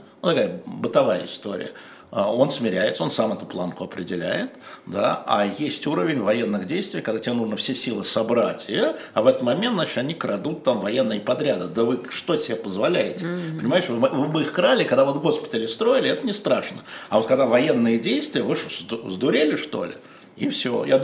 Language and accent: Russian; Russia; два иностранных агента, два русских, выходят в город в центр манифестации